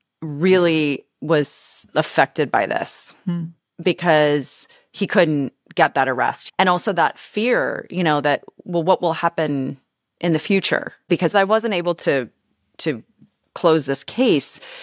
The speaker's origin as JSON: {"language": "English", "country": "Canada", "tie": "born or raised there", "said": "I'm a skier. I grew up in Canada. So on a ski hill."}